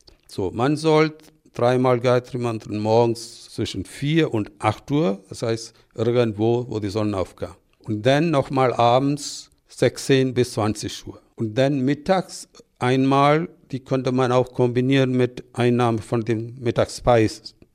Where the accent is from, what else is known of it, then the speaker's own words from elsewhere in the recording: Kerala, India; German is a second language; Es ist rausgegangen aus Kerala, auf meine Heimat.